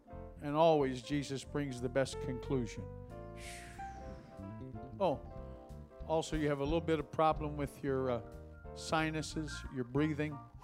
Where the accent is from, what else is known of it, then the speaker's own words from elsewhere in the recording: West Virginia, United States; I'm a hillbilly from West Virginia.